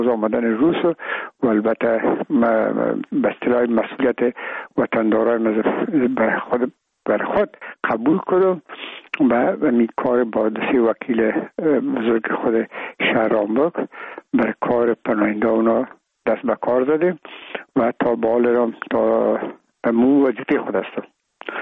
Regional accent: Kabul, Afghanistan; این بستل در خود کتاب فروشی به دنیا آمدیم

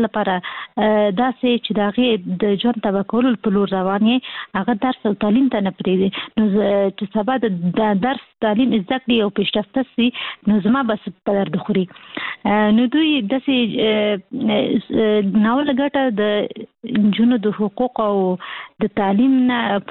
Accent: Kabul, Afghanistan; موږ خاصي د کابل یو

